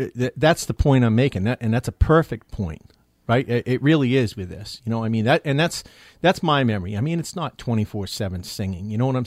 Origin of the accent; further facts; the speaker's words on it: Dover, United States; my mother grew up on the farm that was really a couple hundred yards from where I grew up on Toll End Road in Dover, my grandparents' farm, Pat and Annie McCarthy